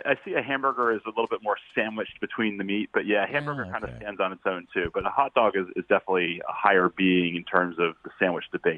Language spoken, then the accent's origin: English; the South, United States; I'm a chili dog guy. I'm from the South.